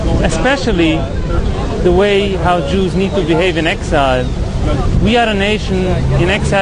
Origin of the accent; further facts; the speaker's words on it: Rockland County, New York, United States; I'm coming from New York, Rockland County.